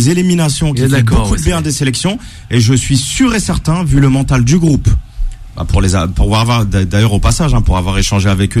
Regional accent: Algeria; en tant qu'Algérien

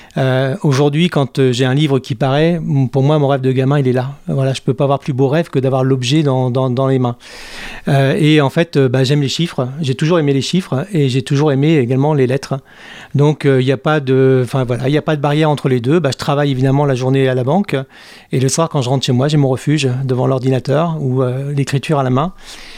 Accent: Louviers, Normandy, France; Moi, je suis originaire de Louviers, dans l'Eure. J'ai grandi dans l'Eure jusqu'à l'âge de 20 ans. Après, j'ai habité les 5 départements normands. Je suis un vrai Normand. Il n'y a plus de haute et de basse Normandie, je suis un vrai Normand.

